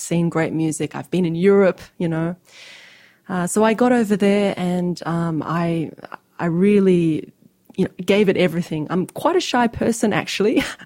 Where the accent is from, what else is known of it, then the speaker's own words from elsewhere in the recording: Australia; I'm Australian, first and foremost.